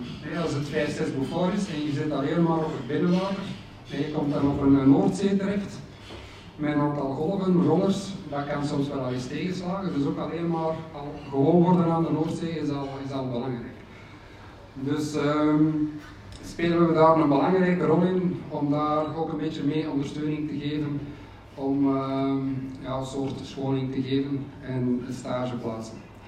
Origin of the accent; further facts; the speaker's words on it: Belgium; Maar wij zijn ook, als Belgen, zijn wij daar gevraagd